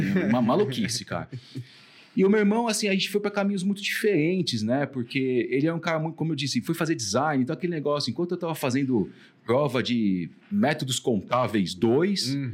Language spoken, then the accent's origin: Portuguese; São Paulo, Brazil; Sou paulista.